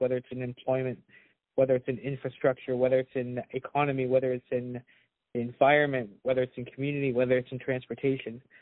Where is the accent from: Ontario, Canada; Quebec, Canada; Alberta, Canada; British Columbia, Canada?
Ontario, Canada; Hamilton; I'm trying to make change because I'm from Hamilton